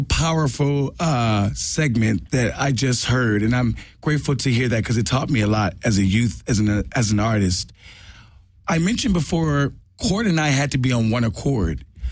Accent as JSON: {"language": "English", "town": "Los Angeles", "region": "California", "country": "United States", "said": "and he's from Atlanta, I'm from Los Angeles, so we come from different backgrounds. I grew up in foster care, very different backgrounds."}